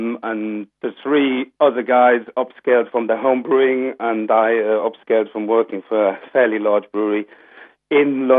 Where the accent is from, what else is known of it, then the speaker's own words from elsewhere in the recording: Germany; I mean, I'm from Germany, so that was the first thing I noticed